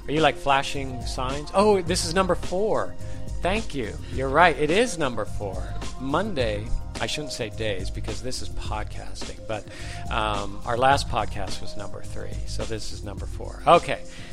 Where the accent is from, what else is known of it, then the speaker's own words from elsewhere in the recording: United States; born there; And I was born in America, but, my great-grandfathers immigrated here.